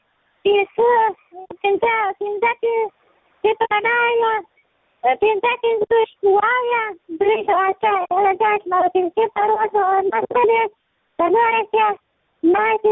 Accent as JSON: {"language": "Pashto", "region": "Ghazni", "country": "Afghanistan", "said": "زه د غزنی ولایت یم."}